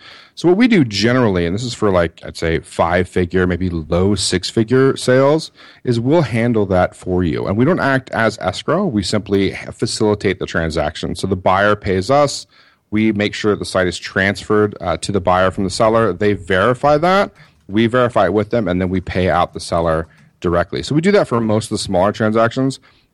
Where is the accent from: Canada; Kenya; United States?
United States; I said, no, I'm an American. I'm living abroad. But, I am an American.